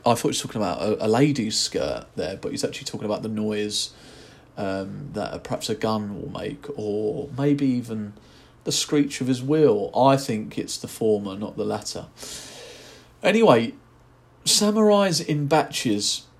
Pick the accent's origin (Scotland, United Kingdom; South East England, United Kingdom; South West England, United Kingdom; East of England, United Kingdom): South East England, United Kingdom; Gillingham; I'm not from London, I'm from Gillingham in Kent